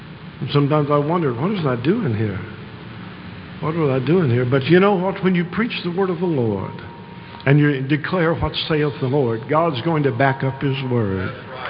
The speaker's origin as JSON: {"language": "English", "town": "Imperial Beach", "region": "California", "country": "United States", "tie": "born or raised there", "said": "I am a Californian, born and raised in California. Born and raised in San Diego, south of San Diego, a little town called Imperial Beach. That's where I was raised, grew up there."}